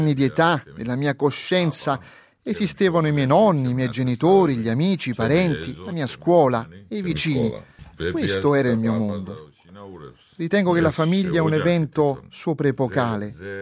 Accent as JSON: {"language": "Italian", "country": "Georgia", "said": "In Georgia a questa cultura europea si deve aggiungere anche la cultura islamica, perché il mio paese si trova all'incrocio fra le strade dell'est e dell'ovest."}